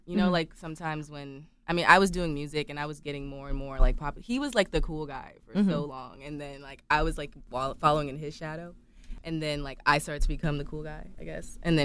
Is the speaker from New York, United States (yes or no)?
yes; Brooklyn, New York, United States; Because I'm from Brooklyn and that's how like everybody.